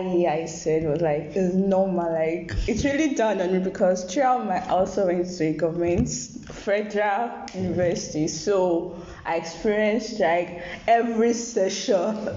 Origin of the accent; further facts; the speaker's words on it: Nigeria; And if there are things we can do as Nigerian students, I know NAS is doing that.